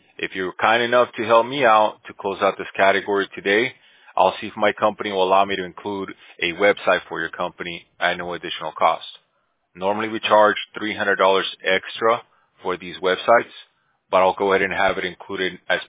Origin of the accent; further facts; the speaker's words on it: Bolivia; I mean, I speak Spanish too. I'm from Bolivia.